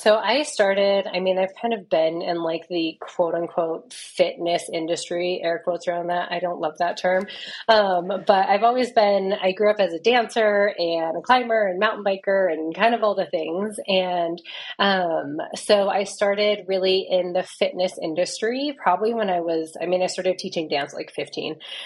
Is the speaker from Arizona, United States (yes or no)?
yes; Flagstaff, Arizona, United States; When I say I'm from Flagstaff, people are like, oh my gosh, I've been there.